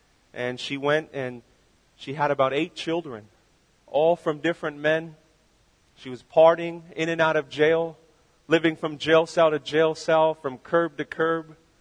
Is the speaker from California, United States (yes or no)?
yes; San Jose, California, United States; born there; And I was born in San Jose, California. And that's where I began my journey.